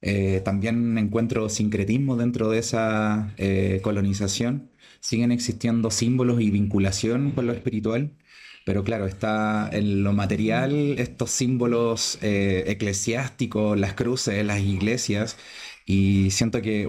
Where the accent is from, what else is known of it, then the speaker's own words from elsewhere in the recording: Panguipulli, Los Ríos, Chile; Vengo de Gualmapu, Pangipulli, estoy viviendo allá. … Estoy en un proceso de recuperación de mi identidad cultural después de varios desplazamientos forzados de mi familia